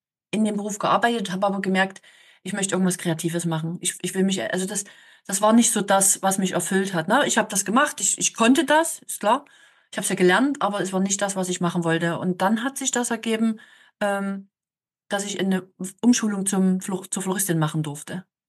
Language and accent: German; Germany; born there; ich bin in der DDR geboren, ich bin Wendekind.